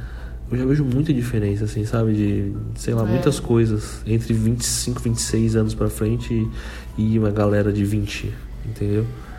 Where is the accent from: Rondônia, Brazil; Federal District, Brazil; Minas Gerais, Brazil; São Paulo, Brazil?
São Paulo, Brazil; A gente é paulista, né, meu?